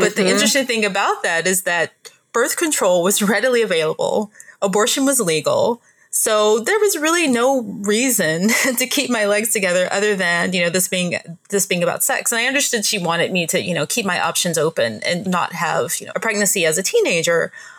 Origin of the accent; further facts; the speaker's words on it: Deep South, United States; my own childhood growing up in the Deep South.